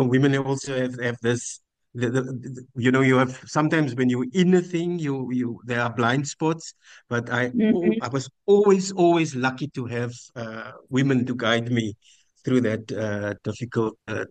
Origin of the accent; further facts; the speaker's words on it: Paarl, Western Cape, South Africa; I'm from West Cape, born and bred in a small, not now any small anymore. In the 60s, it was quite small, Paarl, outside of Cape Town